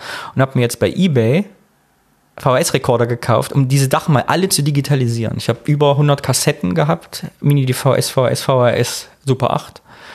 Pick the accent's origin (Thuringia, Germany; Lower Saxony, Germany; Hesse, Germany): Thuringia, Germany; moved away; ich komme eigentlich aus Thüringen. Und dann sagt man, ich bin aber schon vor Jahren hergezogen. Und ich sage immer, ja, ich bin vor über 20 Jahren hergezogen. Und auf einmal denke ich mir, ach, sind jetzt schon 24 Jahre.